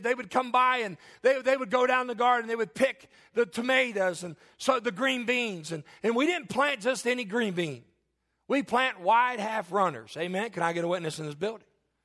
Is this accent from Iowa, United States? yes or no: no; Kentucky, United States; I grew up in Northern Kentucky, and my grandparents, they loved to farm.